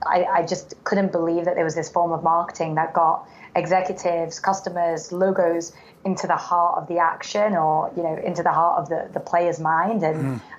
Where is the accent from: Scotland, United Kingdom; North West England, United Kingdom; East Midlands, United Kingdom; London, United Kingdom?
North West England, United Kingdom; Manchester; So I was born and raised in England, grew up in Manchester.